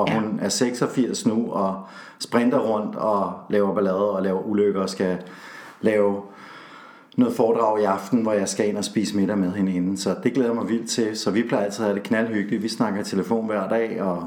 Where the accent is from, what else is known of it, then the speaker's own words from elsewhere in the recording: Frederiksberg, Capital Region, Denmark; born there; Altså, jeg er jo født i Solbjerg Sogn.